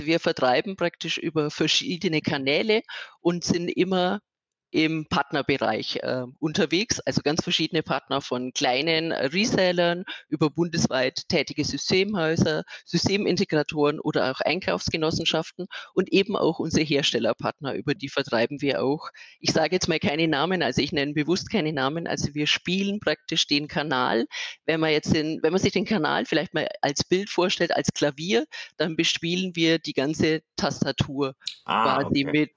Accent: Nuremberg, Bavaria, Germany; Ich komme aus Nürnberg. Deswegen habe ich auch schon Schnee.

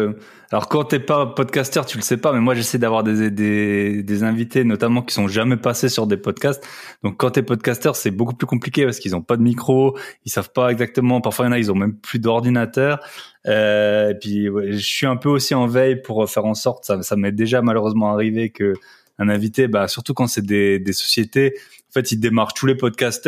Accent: Grand Est, France; Moi je suis alsacien au départ

